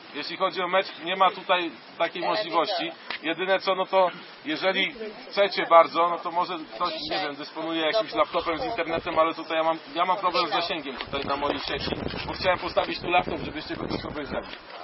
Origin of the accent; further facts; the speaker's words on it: Słupsk, Pomeranian Voivodeship, Poland; born there; w Słupsku się urodziłem